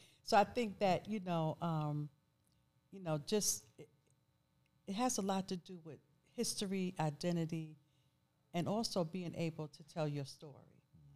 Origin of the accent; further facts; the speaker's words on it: New York, United States; I mean, I grew up, was born in the 50s. So I grew up in New York, the 60s and the 70s.